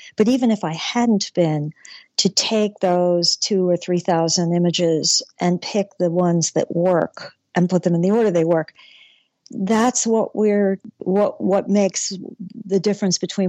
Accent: Brooklyn, New York, United States; born there; I was born in Brooklyn and my father was a polar bear swimmer.

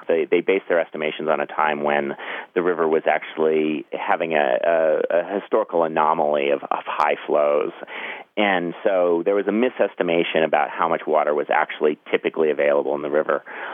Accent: Colorado, United States; The place where I grew up in Western Colorado, my family actually has a small farm and we have water rights.

